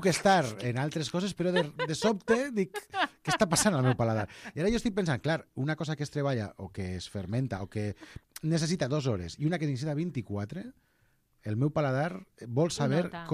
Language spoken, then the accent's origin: Catalan; Castelló, Valencian Community, Spain; moved away; jo soc de Castelló, ¿vale? I quan vaig arribar aquí a Catalunya vaig flipar molt